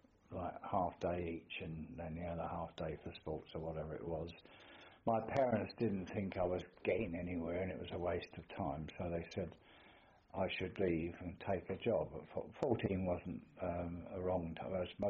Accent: Ilford, London, United Kingdom; born there; I was born in Ilford, Essex, part of Greater London.

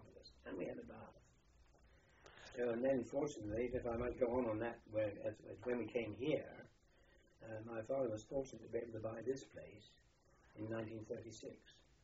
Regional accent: Truro, South West England, United Kingdom; born there; Yes, I was born in Truro on the 26th of April, 1923.

